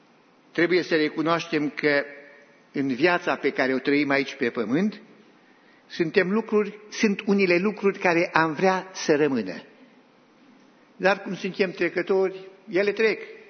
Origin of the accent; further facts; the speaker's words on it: Romania; now in Australia; Noi suntem români, dar suntem în Australia. Și pentru că suntem în Australia, noi deja recunoaștem că suntem străini. Adică suntem imigranți. Noi am plecat din țara noastră, am ajuns într-o altă țară